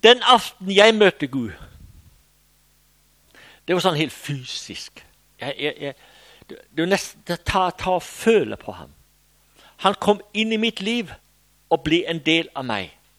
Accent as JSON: {"language": "Danish", "region": "Central Denmark Region", "country": "Denmark", "said": "Jeg er jo også vestjyde."}